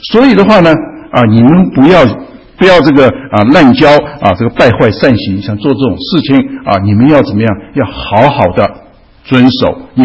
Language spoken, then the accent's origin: Chinese; China; 我们中国人呢常常这个被动主动分不太清楚